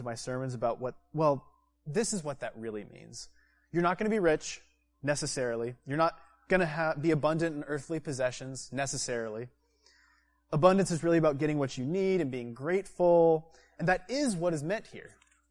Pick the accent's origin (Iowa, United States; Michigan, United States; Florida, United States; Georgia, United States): Georgia, United States; I almost feel like those TV preachers that I saw on hotel TVs growing up in Georgia.